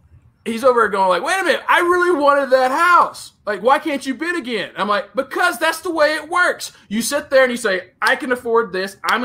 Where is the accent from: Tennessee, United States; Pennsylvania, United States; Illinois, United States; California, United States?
Tennessee, United States; Western Tennessee.